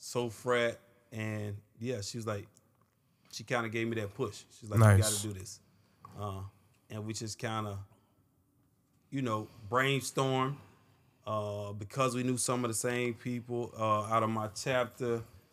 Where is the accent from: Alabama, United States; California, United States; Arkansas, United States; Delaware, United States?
Alabama, United States; Originally, I'm from Alabama.